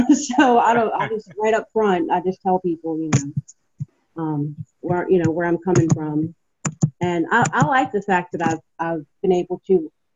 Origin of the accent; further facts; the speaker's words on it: Virginia, United States; Okay, yeah, I'm from Virginia.